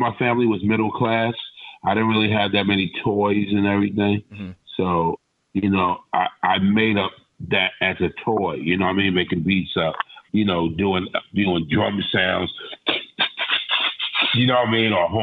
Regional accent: Long Island, New York, United States; So I came from Long Island and went there

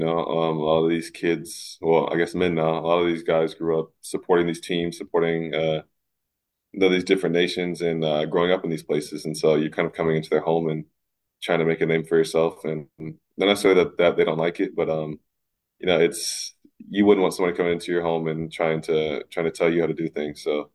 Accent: United States; Yeah, I think as an American, it gives me a bit of pride

